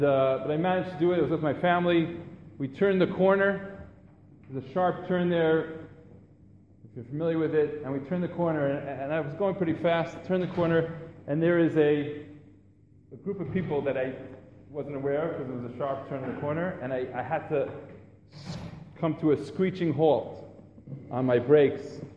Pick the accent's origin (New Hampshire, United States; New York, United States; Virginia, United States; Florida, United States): New York, United States; And I grew up in New York, and I'm honking, honking, honking.